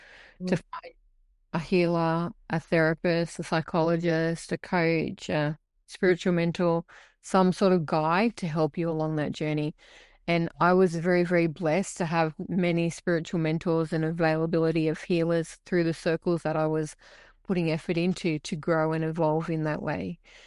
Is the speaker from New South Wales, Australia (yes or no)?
yes; Mount Druitt, New South Wales, Australia; I grew up in a society where I grew up in Mount Druitt, and I can't tell you how many people have said to me, it's a wonder you never found drugs.